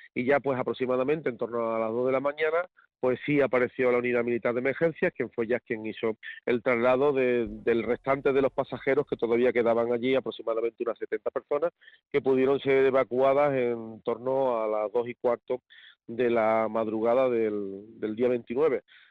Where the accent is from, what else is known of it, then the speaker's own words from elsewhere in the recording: Andalusia, Spain; el nombre de todos los que somos españoles y principalmente andaluces, porque los andaluces tenemos una idiosincrasia muy diferente al del resto de los españoles